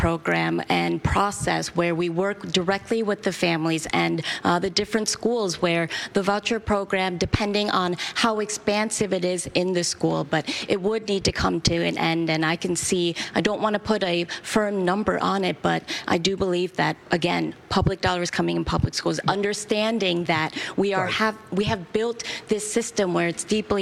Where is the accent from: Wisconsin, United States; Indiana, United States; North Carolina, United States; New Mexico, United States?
Wisconsin, United States; Madison; where my son is going to the same public school district that I came through in my hometown of Madison.